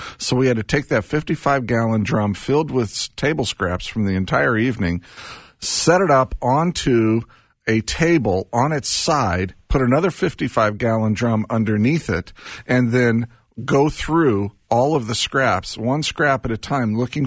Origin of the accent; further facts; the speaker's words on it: Indianapolis, Indiana, United States; You know, I grew up in Indianapolis, though, where it was a little bit hotter than what it was here.